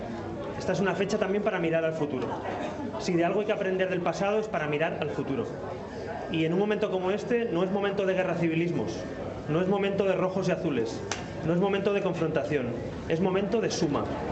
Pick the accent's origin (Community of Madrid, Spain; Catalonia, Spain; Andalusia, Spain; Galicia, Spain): Catalonia, Spain; Y además yo especialmente como catalán quiero hacer una mención especial a todos esos ciudadanos de Cataluña